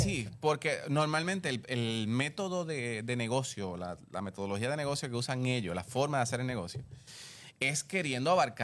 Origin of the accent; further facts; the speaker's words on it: Puerto Rico; Como buen boricua.